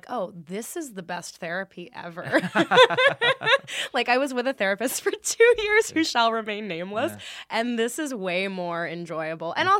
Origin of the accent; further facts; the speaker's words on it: Valley Village, California, United States; I grew up in Valley Village, technically, which okay. is North Studio City.